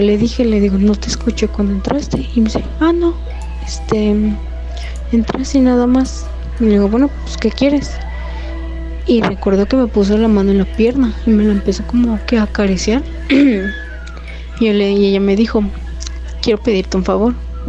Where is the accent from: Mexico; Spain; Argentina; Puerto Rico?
Mexico; Mexico City; soy de la Ciudad de México, exactamente el DF.